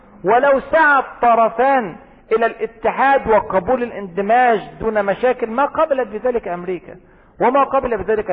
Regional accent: Egypt; وزي ما يقول عندنا في مصر كده ورينا عرض كتافك.

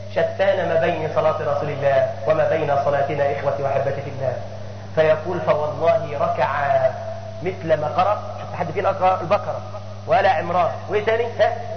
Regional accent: Egypt; كان عندنا في مصر كنا بنقرا بجزء

